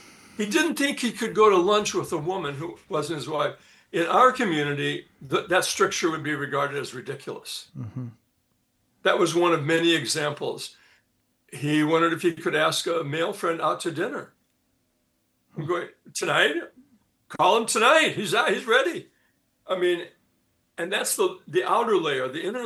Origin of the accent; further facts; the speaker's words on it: Ireland; because I'm Irish and the Irish do not use this word.